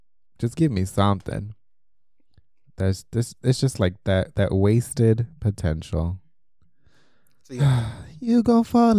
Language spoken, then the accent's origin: English; United States; Europe or somewhere. I'm like, where are you from? The U.S. Like, I don't even want to say that's where I'm from.